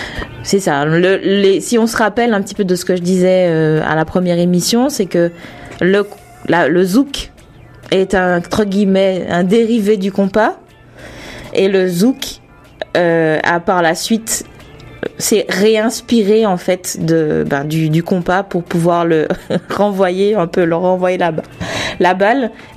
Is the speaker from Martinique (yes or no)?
yes; Martinique; Mais chez nous aussi en Martinique, enfin je dis chez nous parce que je suis de la Martinique